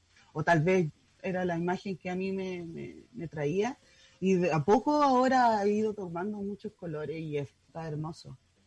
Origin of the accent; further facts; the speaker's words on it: Santiago, Santiago Metropolitan Region, Chile; porque yo soy de Santiago, pero me vine ahora arrancando de la pandemia donde mi mamá